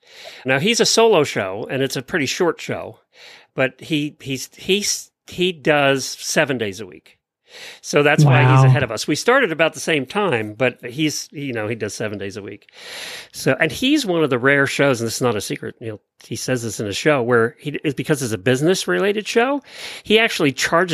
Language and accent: English; Ocala, Florida, United States; from Ocala, Florida.